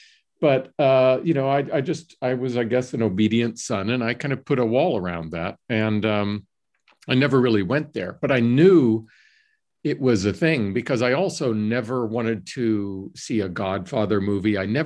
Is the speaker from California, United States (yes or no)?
no; Johnstown, Pennsylvania, United States; I will go home to my hometown, Johnstown, Pennsylvania, and see if there's material there